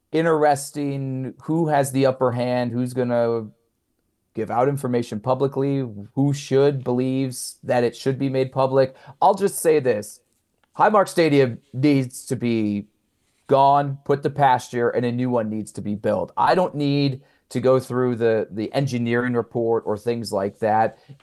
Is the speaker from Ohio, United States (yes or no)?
yes; Cleveland, Ohio, United States; I also have perspective of growing up in Cleveland, a incredible fan base who lost their football team in the 90s over a stadium dispute